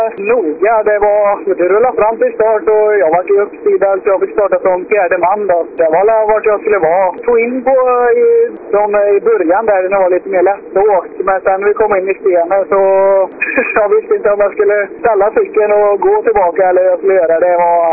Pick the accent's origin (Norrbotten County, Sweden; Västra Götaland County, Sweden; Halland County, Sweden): Västra Götaland County, Sweden; Jag har varit nyårsstafetten och våran vintercup hemma i Skaraborg då.